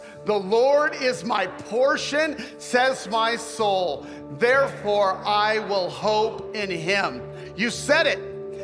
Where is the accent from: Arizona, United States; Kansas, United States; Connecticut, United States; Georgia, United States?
Kansas, United States; I have an eighth grade reading level and I was raised in Kansas.